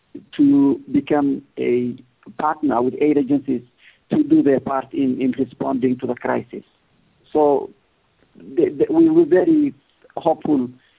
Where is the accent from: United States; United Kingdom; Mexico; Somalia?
Somalia; also born or lived in Ethiopia; I grew up in Somalia.